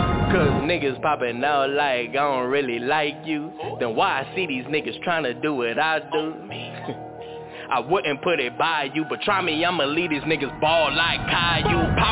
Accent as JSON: {"language": "English", "region": "Minnesota", "country": "United States", "said": "Soundset's a Minnesota thing with the largest crowd. And I'm from Minnesota, so I had to hold it down."}